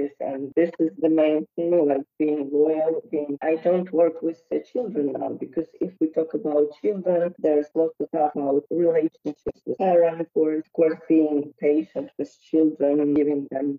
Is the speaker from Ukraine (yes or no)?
yes; Ukraine; English is a second language; I am bilingual from birth because, as you may know, Ukraine was a part of USSR. In the past, I grew up in bilingual environment, and from my birth, I heard Russian on TV.